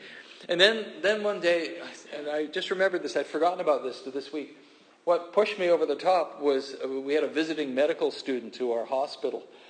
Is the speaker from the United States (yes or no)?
no; England, United Kingdom; I didn't want to offend her because I'm English, right?